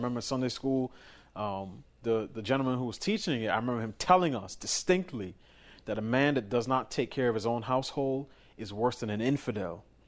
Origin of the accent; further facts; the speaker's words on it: New York City, New York, United States; I grew up in New York City.